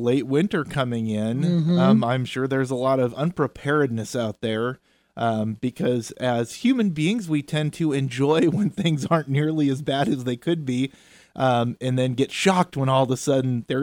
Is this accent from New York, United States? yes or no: no; Seattle, Washington, United States; growing up in the Pacific Northwest, Seattle area mainly, I always knew that, you know, the snow came once every 2 years